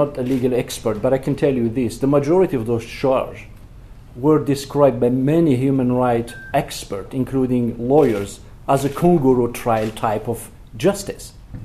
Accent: Canada; What is shocking for us as Canadian citizens from Arab and Muslim descent is this negative attitudes toward our citizen.

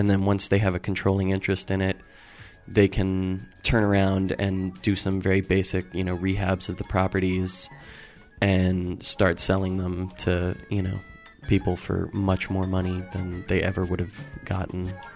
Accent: Brooklyn, New York, United States; I grew up in Park Slope in Brooklyn in the 80s when it was being actively gentrified and crack was being heavily introduced to New York neighborhoods. My parents grew up there and their parents grew up there.

